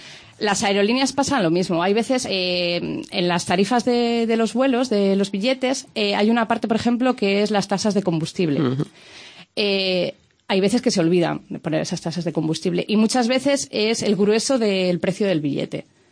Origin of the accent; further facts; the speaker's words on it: Santander, Cantabria, Spain; De Santander.